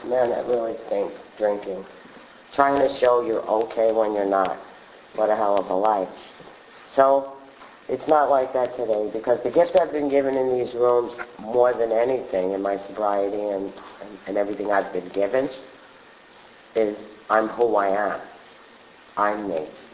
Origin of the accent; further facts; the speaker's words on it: Brooklyn, New York, United States; accent: Brooklyn; also born or lived in Montreal; I was given up for adoption at birth, and so I was raised in Brooklyn by an Italian family. And that's where the Brooklyn accent comes from.